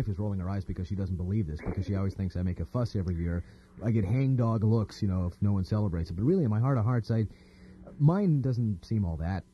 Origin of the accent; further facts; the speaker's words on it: North Dakota, United States; I grew up in North Dakota, so to me it's a second language.